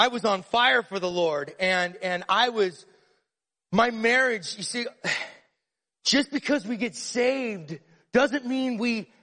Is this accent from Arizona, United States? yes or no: yes; Phoenix, Arizona, United States; I grew up in Phoenix, Arizona, but I would do geographics between Phoenix and California